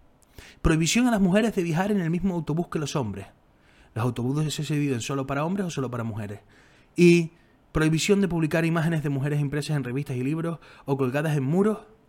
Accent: Spain; pero claro, como somos españoles, cultura patriarcal, no sé qué

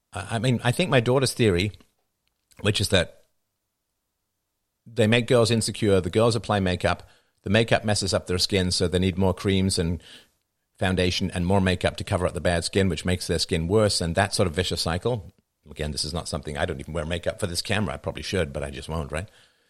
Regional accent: Ireland; So I guess because I'm Irish, my skin is designed for a damp climate

